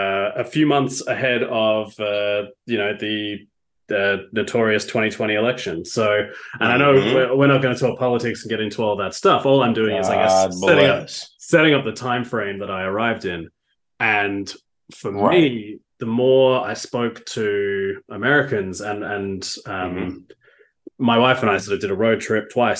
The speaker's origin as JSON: {"language": "English", "country": "Australia", "said": "this is a very alien thing for me as an Australian."}